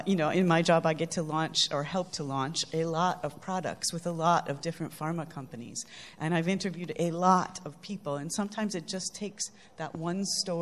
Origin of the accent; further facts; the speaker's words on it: Chicago, Illinois, United States; I'm from Chicago. That's incredibly important that you must be a Cubs fan.